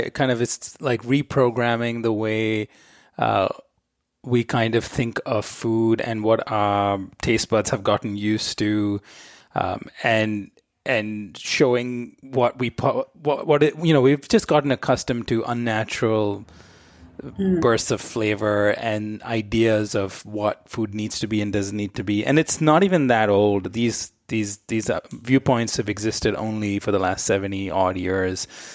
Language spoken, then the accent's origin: English; India; moved away as an adult; now in United States; I grew up in India in the 80s and 90s.